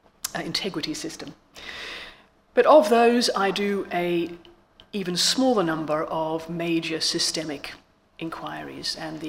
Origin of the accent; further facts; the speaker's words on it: Victoria, Australia; moved away; although I grew up in Victoria, I've been out of the country for about 30 years